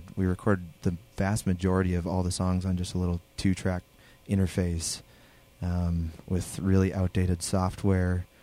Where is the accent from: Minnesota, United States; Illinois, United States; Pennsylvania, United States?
Minnesota, United States; Minneapolis; now in Eau Claire, United States; Yeah, I'm from Minneapolis.